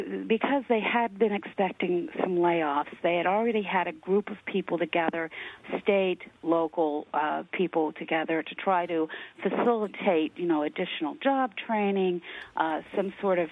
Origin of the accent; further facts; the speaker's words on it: Ohio, United States; Well, now, I grew up around Clinton County, so I'm very familiar with that area